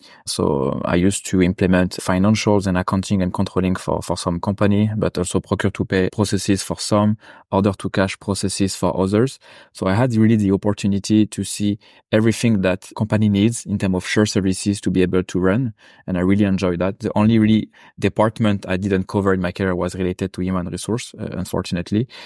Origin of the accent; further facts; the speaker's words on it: France; accent: French; English is a second language; spoiler alert, I'm French. You will notice with my accent.